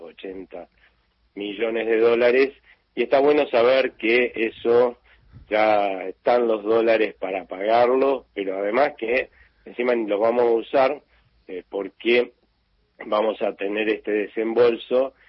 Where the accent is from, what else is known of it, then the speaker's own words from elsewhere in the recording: Argentina; Los argentinos no hemos sido conscientes o nos hemos resignado